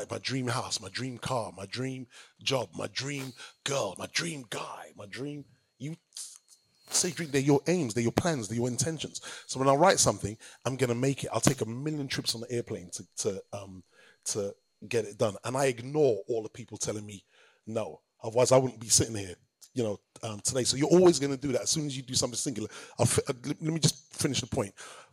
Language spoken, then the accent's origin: English; London, United Kingdom; I'm not like from the industry, I'm from Kilburn Lane, Harrow Road, right? Mozart Estate.